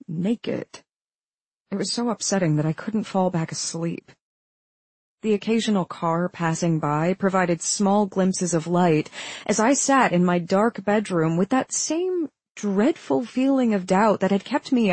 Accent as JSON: {"language": "English", "town": "Brooklyn", "region": "New York", "country": "United States", "tie": "born or raised there", "said": "Growing up in Brooklyn"}